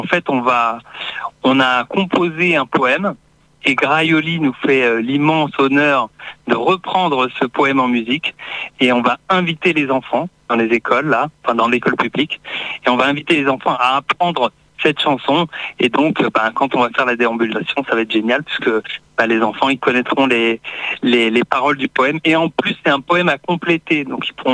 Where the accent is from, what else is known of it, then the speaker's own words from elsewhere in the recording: Sumène, Occitanie, France; On est de Sumène tous les deux.